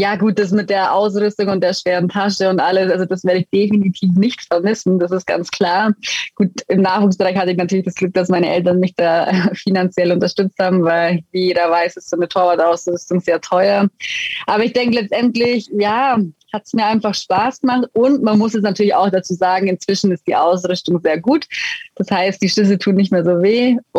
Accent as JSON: {"language": "German", "town": "Füssen", "region": "Bavaria", "country": "Germany", "said": "ich komme ursprünglich aus Füssen"}